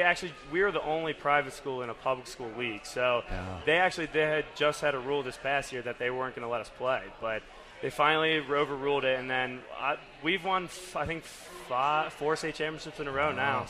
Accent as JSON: {"language": "English", "town": "Charlotte", "region": "North Carolina", "country": "United States", "said": "I'm from Charlotte, North Carolina. So Christian's a hometown guy for me."}